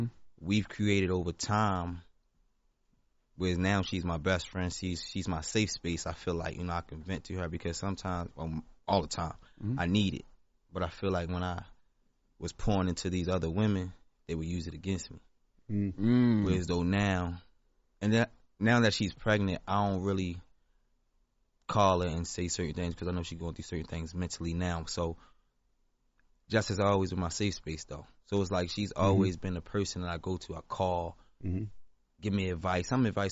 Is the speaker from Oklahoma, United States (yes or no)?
no; Staten Island, New York, United States; born there; I was born in Staten Island.